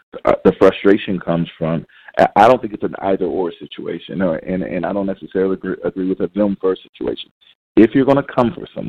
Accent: Los Angeles, California, United States; and I got used to this growing up in South Central LA, I'm walking down the street with my 2 older brothers and maybe 1 friend. Well, that's 4 people, and that was considered a gang in Los Angeles.

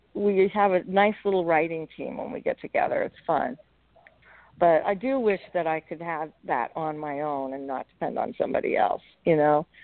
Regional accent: Palisades, New York, United States; from where I grew up in Palisades, New York, you know. So little, you know, kind of a sleepy little town outside of New York City

